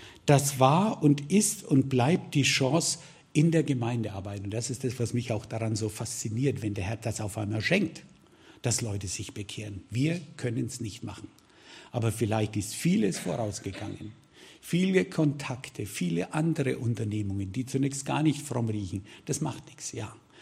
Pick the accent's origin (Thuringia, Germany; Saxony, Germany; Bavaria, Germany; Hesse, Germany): Bavaria, Germany; ich kenne mich da nicht so aus, ich komme aus Franken.